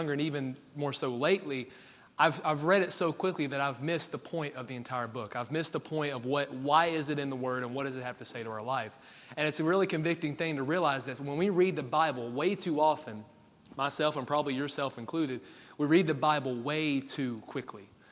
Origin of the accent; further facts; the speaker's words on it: Tennessee, United States; I definitely butchered those because I'm from Tennessee, not Israel.